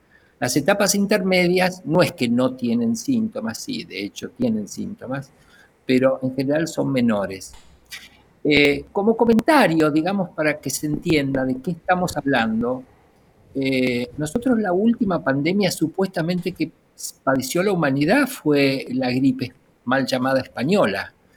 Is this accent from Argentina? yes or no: yes; Argentina; esos son los síntomas que por lo menos más yo he visto acá en mi país, ¿no? En Argentina